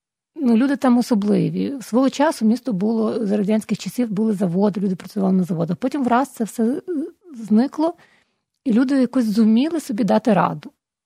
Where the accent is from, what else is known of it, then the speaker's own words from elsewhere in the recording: Ivano-Frankivsk, Ivano-Frankivsk Oblast, Ukraine; Франківськ справді особливе місто. Ну, це моє рідне місто. Я там народилася, виросла, прожила всі свої роки.